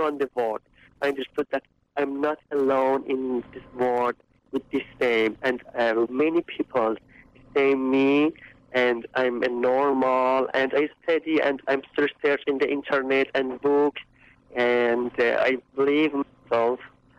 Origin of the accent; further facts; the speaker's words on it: Shiraz, Fars, Iran; English is a second language; moved away as an adult; also born or lived in Turkey; I'm from Shiraz. It's the south city of Iran, and is the cultural capital city of Iran. And I born in Shiraz and I grew up in Shiraz. And 1 year ago, in 4th of March 2005, I escaped from Iran to Turkey.